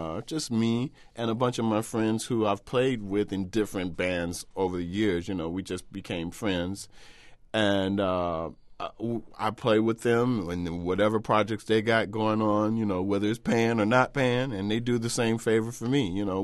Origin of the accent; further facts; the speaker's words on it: Chicago, Illinois, United States; I don't think of myself as a pure blues person at all, but I am from Chicago. And I grew up listening to, you know